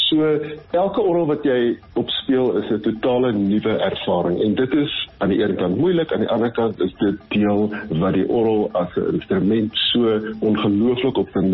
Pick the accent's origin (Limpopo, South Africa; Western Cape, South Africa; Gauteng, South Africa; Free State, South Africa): Free State, South Africa; Bloemfontein; moved away; Ek bly nie op die oomblik in Suid-Afrika nie, maar ek kom van Bloemfontein af en ek het gestudeer in die Vrystaat Universiteit.